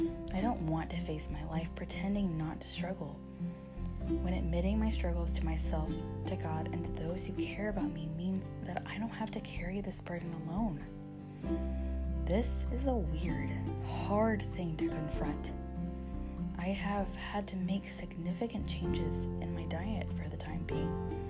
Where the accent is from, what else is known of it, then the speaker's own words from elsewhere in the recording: Texas, United States; Growing up in Texas, I was pretty much raised on chips and salsa